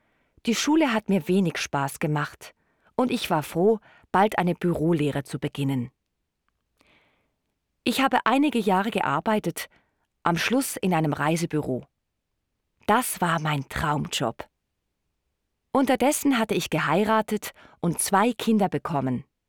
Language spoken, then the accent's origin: German; Winterthur, Zurich, Switzerland; Ich bin in Winterthur aufgewachsen, zusammen mit einem großen Bruder. Wir hatten eine 4-Zimmer-Wohnung. Die Zimmer waren klein und die Küche ganz alt.